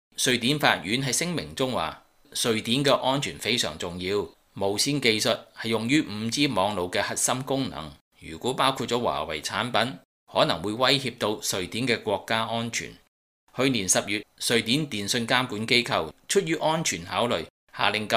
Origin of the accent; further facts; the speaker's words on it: Hong Kong; 我们要积极乐观地面对未来，因为我们是香港人。